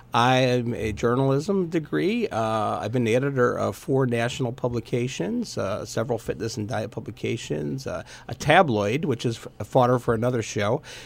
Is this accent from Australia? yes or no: no; Pennsylvania, United States; now in Lehigh Valley, United States; because I'm not from Lehigh Valley originally, I'm from up in Luzerne County